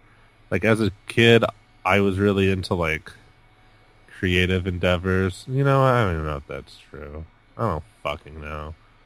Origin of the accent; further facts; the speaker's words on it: Texas, United States; also born or lived in Florida; I'm born in Florida, raised in Texas.